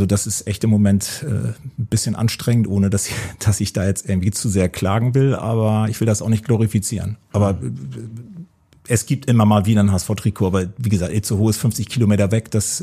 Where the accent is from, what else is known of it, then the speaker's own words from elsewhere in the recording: Hamburg, Germany; Also wir haben tatsächlich, wir sind aus Hamburg